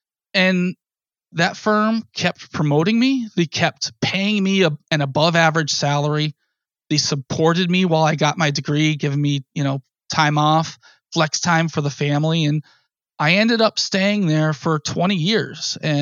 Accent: Massachusetts, United States; I'm a licensed architect. I'm from Massachusetts. I know the regulations here.

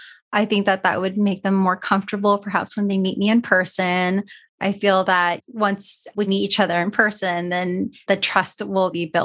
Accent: California, United States; Yeah, I actually grew up in the Bay Area. So I'm a California girl, always been in California.

